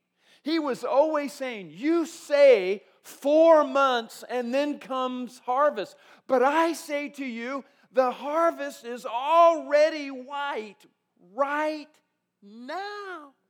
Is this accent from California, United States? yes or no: no; Fort Morgan, Colorado, United States; And I'm from this area. I'm from Fort Morgan, Colorado. Sterling was always our nemesis.